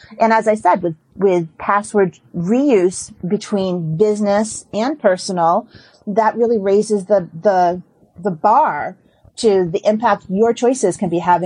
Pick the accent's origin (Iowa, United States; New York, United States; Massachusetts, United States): Massachusetts, United States; Boston; And I am from Boston, so it is about the Red Sox.